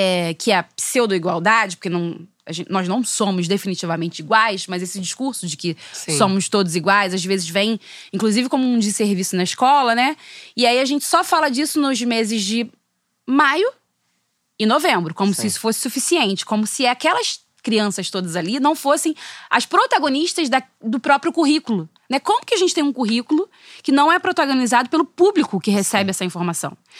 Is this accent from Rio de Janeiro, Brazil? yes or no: yes; São João de Meriti, Rio de Janeiro, Brazil; Fiz o curso normal lá em São João de Meriti, na cidade onde eu nasci, né?